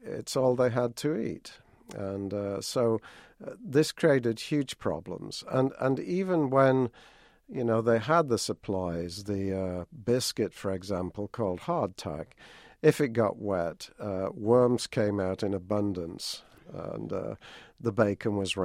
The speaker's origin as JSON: {"language": "English", "country": "United Kingdom", "moved": "yes", "said": "I'm from Britain originally, and I think if you're European, you go to World War I."}